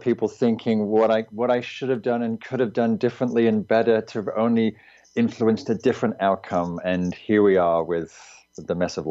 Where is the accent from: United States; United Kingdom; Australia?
United Kingdom; England; I was living in London. I was going to college. I'm from England